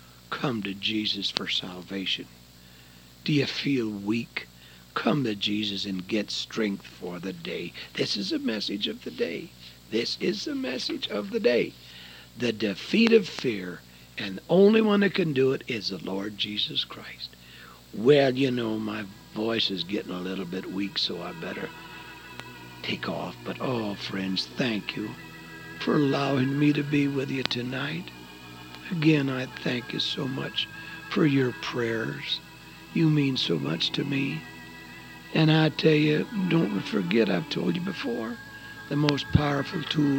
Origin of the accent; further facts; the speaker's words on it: United States; And I'm so glad I was a Navy, and I'm glad I was American, and I am an American.